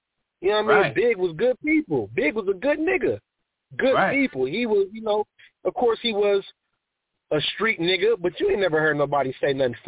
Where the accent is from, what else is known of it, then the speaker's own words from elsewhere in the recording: Ohio, United States; I'm from Ohio, but my mother's from the East Coast.